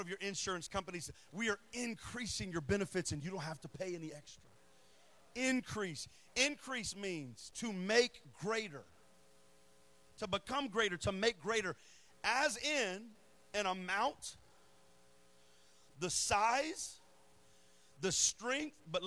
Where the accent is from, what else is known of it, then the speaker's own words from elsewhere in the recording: San Antonio, Texas, United States; Come on, I'm from San Antonio, y'all, South Texas.